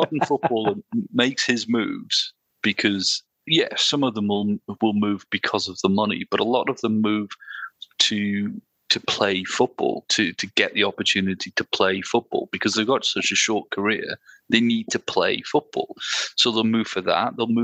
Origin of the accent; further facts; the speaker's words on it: United Kingdom; And I'm not English, not properly.